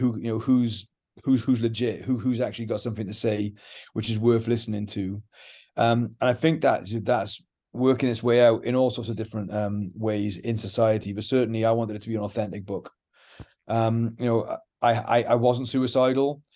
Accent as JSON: {"language": "English", "region": "Wales", "country": "United Kingdom", "said": "I'm a very emotional person as a Welshman."}